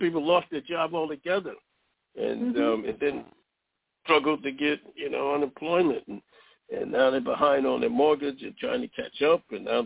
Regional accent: New York City, New York, United States; when I was growing up, you know, growing up in East Harlem, we used to always, especially summertime, we'd go over to Ward's Island

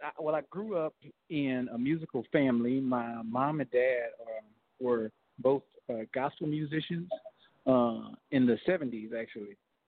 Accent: Fort Worth, Texas, United States; I'm from Fort Worth, Texas

